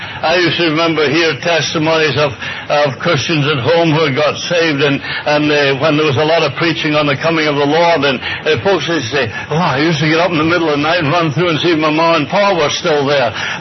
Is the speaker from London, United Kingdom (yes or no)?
no; Scotland, United Kingdom; I was brought up in Scotland, in case you haven't guessed, but I was brought up in Scotland and deeply religious. My mother was West Highland.